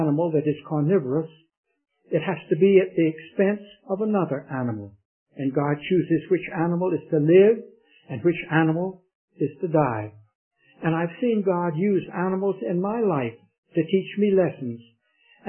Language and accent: English; Raleigh, North Carolina, United States; I was born and brought up in Raleigh, North Carolina, and there were two junkyards